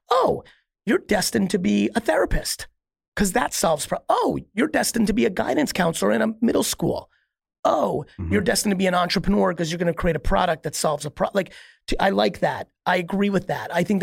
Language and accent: English; Edison, New Jersey, United States; also born or lived in Queens, United States; Plus where, you know, we moved from Queens to New Jersey. I grew up in a 1980s Edison, New Jersey childhood, which meant my mom had no idea what I was doing.